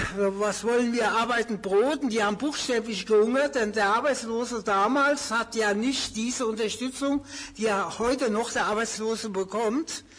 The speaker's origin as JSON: {"language": "German", "town": "Aschaffenburg", "region": "Bavaria", "country": "Germany", "tie": "born there", "said": "Aschaffenburg ist ja meine Geburtsstadt. Hier bin ich geboren. Geboren, sage ich mal, ist mal in der Steingasse geboren, aber gelebt haben wir die ganze Zeit in der Heinzelstraße"}